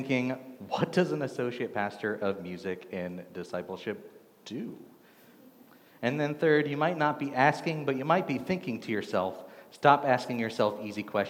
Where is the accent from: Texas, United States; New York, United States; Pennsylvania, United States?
Texas, United States; I say y'all because I grew up in Texas.